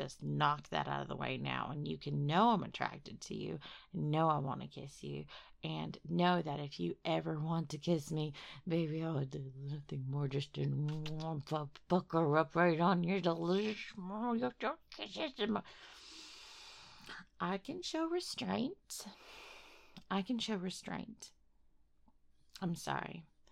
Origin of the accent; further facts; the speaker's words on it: Dallas, Texas, United States; I'm personally, I know I don't live there anymore, but I'm personally from Dallas, Texas.